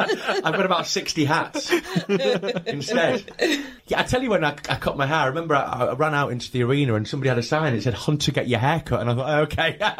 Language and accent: English; York, Yorkshire and the Humber, United Kingdom; You know, it doesn't matter where you go, everyone seems to know me from York.